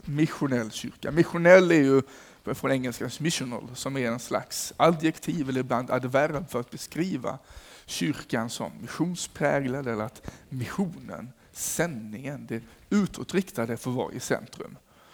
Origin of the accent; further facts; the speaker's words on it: Skåne, Sweden; Jag är ursprungligen från Skåne och jag är här med min familj, jag har 3 barn.